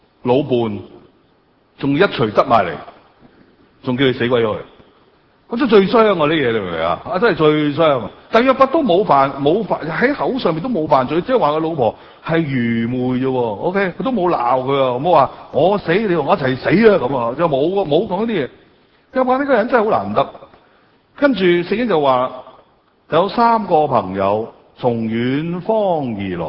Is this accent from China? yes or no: yes; China; 我哋中國人唔俾人喊喎